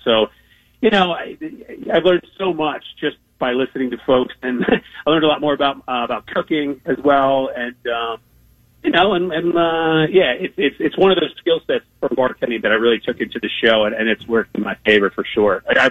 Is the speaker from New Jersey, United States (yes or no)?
yes; New Jersey, United States; So, I growing up in New Jersey, my father, both my parents are New Yorkers.